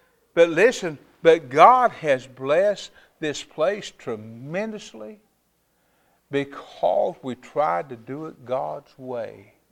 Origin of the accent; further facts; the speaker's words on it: High Point, North Carolina, United States; Where I come from, and I was raised up in around High Point, North Carolina.